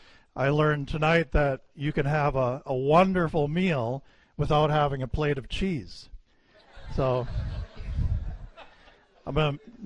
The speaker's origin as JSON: {"language": "English", "region": "Wisconsin", "country": "United States", "accent": "Wisconsin", "said": "I hope you don't have any trouble with my Wisconsin accent."}